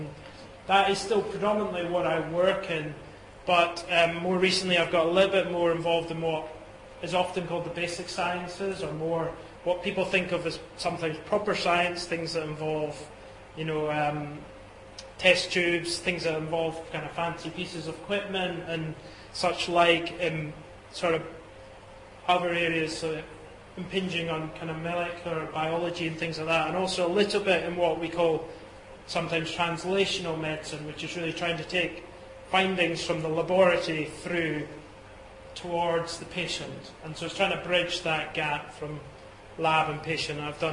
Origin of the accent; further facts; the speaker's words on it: Dundee, Scotland, United Kingdom; accent: Scottish; You may be picking up a Scottish accent. If you are, that's correct. I am Scottish. I was born up north in Dundee, city of Dundee, if that's familiar to anyone. I brought up in a Christian home about 30 minutes north of their drive